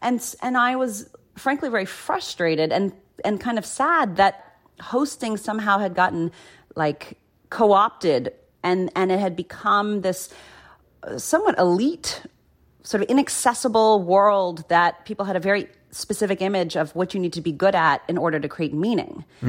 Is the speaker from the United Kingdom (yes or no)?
no; Zimbabwe; born there; also born or lived in Africa / Southeast Asia / United States; I was born in Zimbabwe.